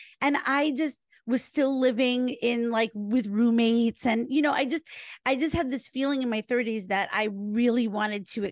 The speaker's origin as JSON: {"language": "English", "town": "New York City", "region": "New York", "country": "United States", "said": "the first real summer that like I've always wanted to have, of being a New Yorker"}